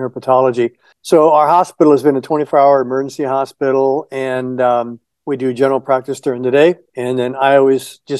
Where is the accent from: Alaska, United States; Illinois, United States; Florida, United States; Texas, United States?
Florida, United States; born there; And I was born in the Florida Keys, and after living all over the country, I ended up moving back here to the Florida Keys about 25 years ago.